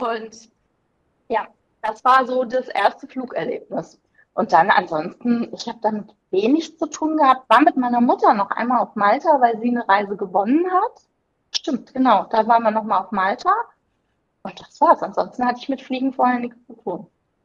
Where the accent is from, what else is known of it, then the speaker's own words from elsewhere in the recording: Rhineland-Palatinate, Germany; damals in der Nähe von Mainz gewohnt. Also ich bin in der Nähe von Mainz aufgewachsen